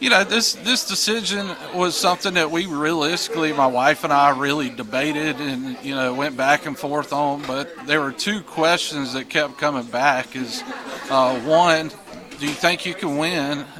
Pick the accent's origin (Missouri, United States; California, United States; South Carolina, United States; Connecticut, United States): South Carolina, United States; Greenville; I was born and raised in Greenville. My dad was a cop, worked for the Greenville County Sheriff's Department.